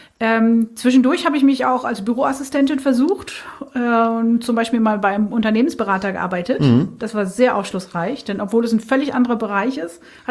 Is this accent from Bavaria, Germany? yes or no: no; Oldenburg, Lower Saxony, Germany; also born or lived in Emsland; Ich bin gebürtige Enzländerin, aber in der Stadt Oldenburg aufgewachsen. Ich bin 41 Jahre alt, ich bin seit 11 Jahren verheiratet. Wir sind beide katholisch